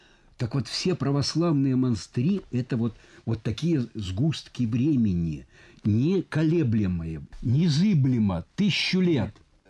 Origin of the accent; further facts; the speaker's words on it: Siberia, Russia; Я приехал из Сибири, говорю, нас никакой супостат не одолеет. За нами Сибирь.